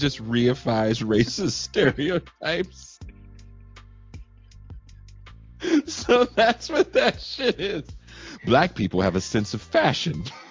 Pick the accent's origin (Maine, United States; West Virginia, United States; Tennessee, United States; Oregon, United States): Tennessee, United States; No, I'm from Tennessee.